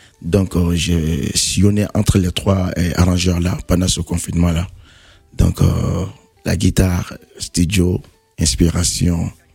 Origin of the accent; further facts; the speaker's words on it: Kangaba, Koulikoro, Mali; also born or lived in Côte d'Ivoire; Donc, moi, je suis né en Côte d'Ivoire, mais je suis de Kangaba au Mali, dans le Mandingue profond.